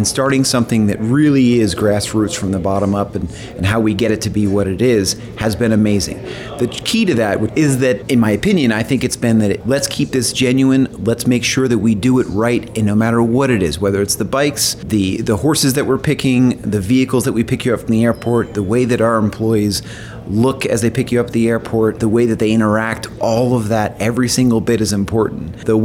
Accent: New Jersey, United States; now in Montana, United States; and I'm from New Jersey, to be totally honest, but I really would find it true that Montanans are the greatest, most hospitable people

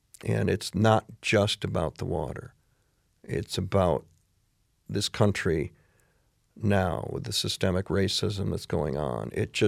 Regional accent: Michigan, United States; So I look at Flint in my home state

